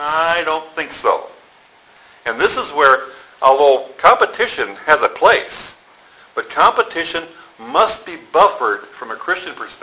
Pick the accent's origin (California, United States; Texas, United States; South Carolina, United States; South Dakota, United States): South Dakota, United States; I've shared this several times in terms of where I grew up in South Dakota, where everybody was, by today's standards, in that situation.